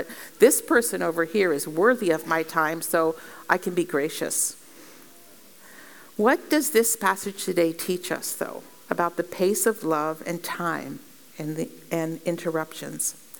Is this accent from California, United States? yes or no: no; Pennsylvania, United States; I grew up in Pennsylvania, and the Amish drive horse and buggies.